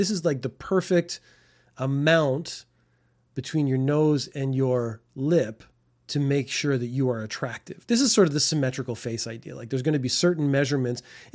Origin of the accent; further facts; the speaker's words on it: Canada; In America and Canada, I'm from Canada.